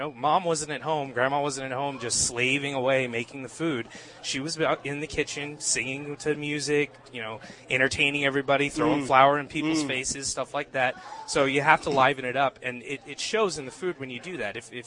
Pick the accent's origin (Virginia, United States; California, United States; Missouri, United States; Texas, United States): Texas, United States; San Antonio; I'm from San Antonio, so we're used to heavier chilies and lots of dried chilies in our food